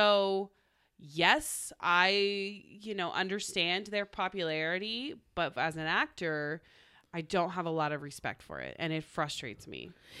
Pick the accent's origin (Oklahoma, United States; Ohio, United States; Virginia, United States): Oklahoma, United States; And I was from Oklahoma, so I was like, I felt like we were just steps away from living the life.